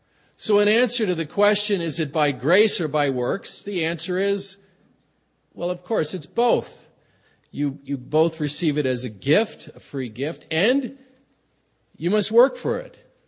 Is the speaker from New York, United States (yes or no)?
no; San Francisco, California, United States; I was taught this as a young Catholic growing up in San Francisco at St. Monica's Grammar School.